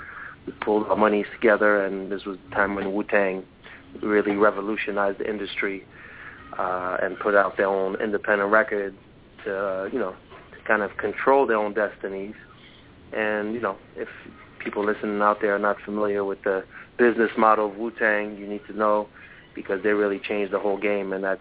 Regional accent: Paris, Île-de-France, France; moved away as an adult; now in United States; Well, basically, I'm originally from France, Paris, France, and I came probably, I said, 92, started college as a music major doing production.

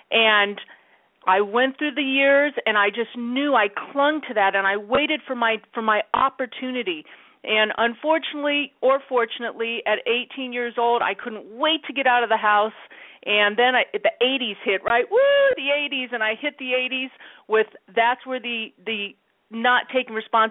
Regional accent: Michigan, United States; also born or lived in Scotland; I was born a Navy brat. I was born in Scotland. And then my parents adopted me from Scotland, my adoptive parents. They're from Michigan. And I lived with them for 18 years.

